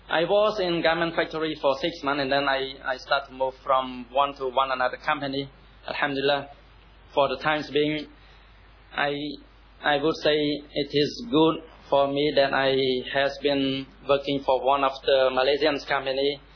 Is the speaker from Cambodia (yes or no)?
yes; Cambodia; brother and sister from Cambodia here. … from Cambodia